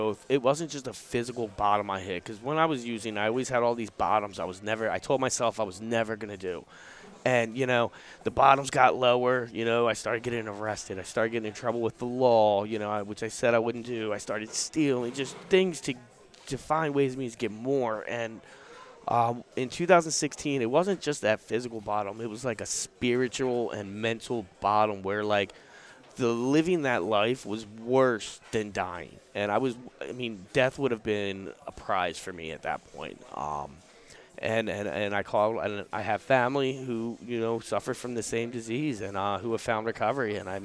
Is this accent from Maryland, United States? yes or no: yes; Edgewood, Maryland, United States; I grew up in Edgewood.